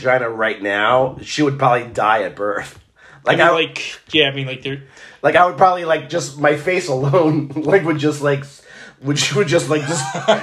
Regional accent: Israel; I grew up in Israel, so I know more about, like, Israeli history than...

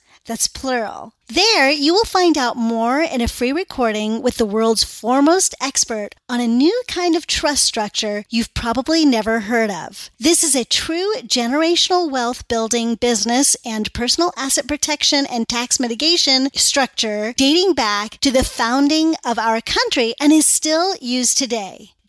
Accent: India; as an Indian, we believe the opposite.

